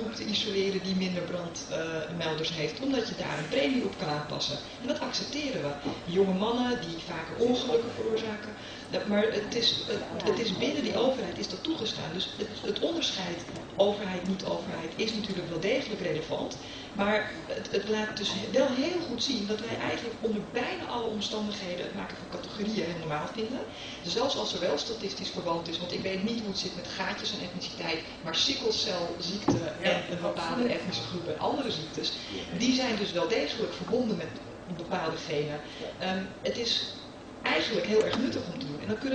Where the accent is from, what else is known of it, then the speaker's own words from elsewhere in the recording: Amsterdam, North Holland, Netherlands; also born or lived in Togo; mijn ouders komen uit voormalig Joegoslavië, geboren in Togo, Amsterdamse.